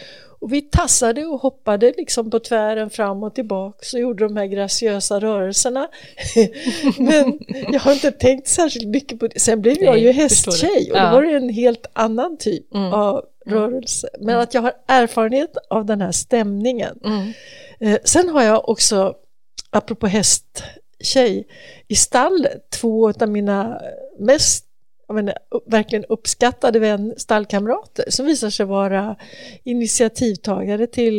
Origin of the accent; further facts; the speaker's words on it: Örebro, Örebro County, Sweden; i Örebro där jag växte upp